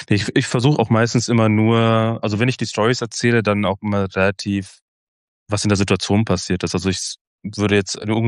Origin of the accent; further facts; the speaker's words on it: Hanover, Lower Saxony, Germany; Ich bin ja aufgewachsen in Hannover und wenn man Hannover-Berlin vergleicht, ist es natürlich zwei verschiedene Welten